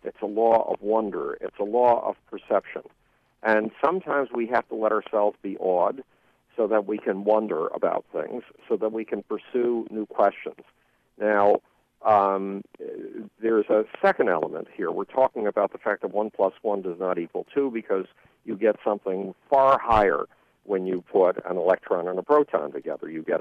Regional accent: Buffalo, New York, United States; It took me 6 months to track down a copy of that book in Buffalo, New York, my hometown.

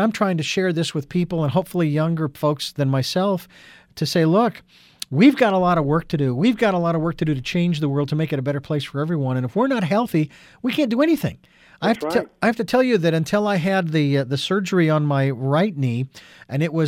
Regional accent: Phoenix, Arizona, United States; I said this 20, 30, 40 years ago as I was watching people when I was growing up in Phoenix. We had like Sun City and Sun City West and all this kind of stuff.

